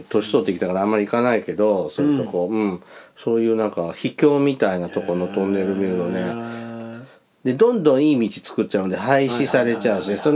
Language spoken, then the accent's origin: Japanese; Mie, Japan; 僕は三重出身だから、うんうん、四日市って町あるじゃんね、